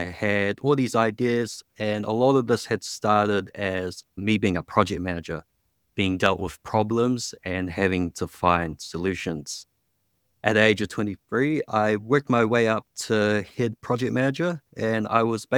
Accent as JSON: {"language": "English", "region": "Wellington", "country": "New Zealand", "tie": "born or raised there", "said": "I grew up in Wellington. It's the capital city of New Zealand. It's just a small capital, population of 500,000. So I actually grew up there all my life."}